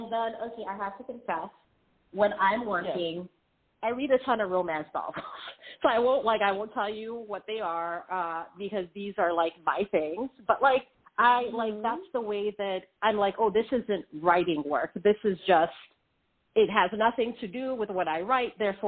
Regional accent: Sierra Leone; moved away; growing up in Sierra Leone, like my dad was basically an amateur historian.

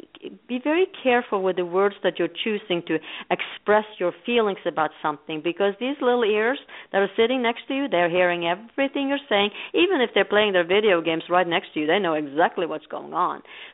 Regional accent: Norway; when I grew up in Norway, and when I was about 10, 12 years old, I started having, in those days, pen pals all over the world.

